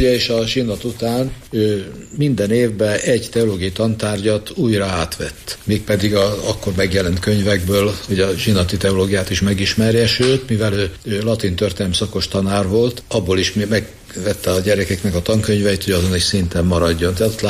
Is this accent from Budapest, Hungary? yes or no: no; Keszthely, Zala, Hungary; also born or lived in Győr; Hát én Győrbe születtem, de édesapám kint a háborúban meghalt fogságba, és akkor mi Keszthelyre költöztünk.